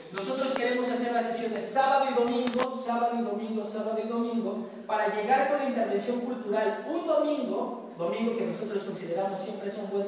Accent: Santo Tomás Ajusco, Mexico City, Mexico; Nosotros somos de Santo Tomás Ajusco

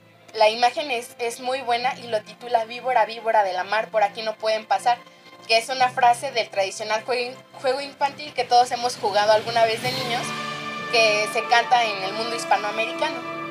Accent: Mexico; es como un gran orgullo para mí, como mexicana también.

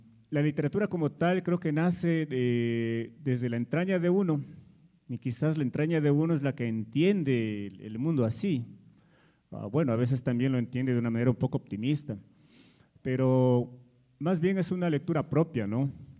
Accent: Ecuador; En el país, en mi país, en el Ecuador, publicar con una editorial reconocida de ahí es muy caro, muy caro.

